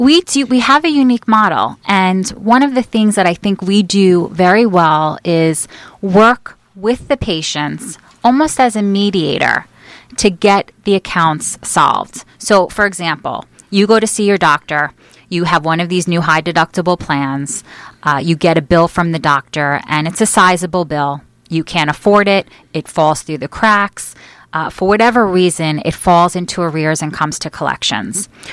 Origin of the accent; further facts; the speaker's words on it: Long Island, New York, United States; I grew up here on Long Island, actually, on the South Shore.